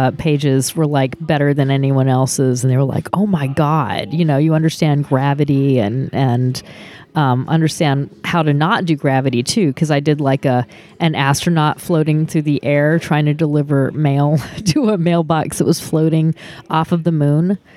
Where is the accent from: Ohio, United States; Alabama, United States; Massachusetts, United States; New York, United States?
Alabama, United States; Mobile; also born or lived in Brunswick, Georgia; Before I got to New Orleans, I was growing up in Mobile, Alabama. But even before that, I was born in Brunswick, Georgia.